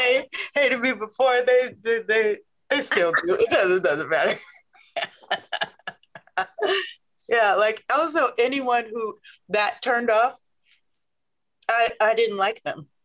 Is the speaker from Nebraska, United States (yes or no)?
yes; Omaha, Nebraska, United States; But also I'm from Omaha, Nebraska.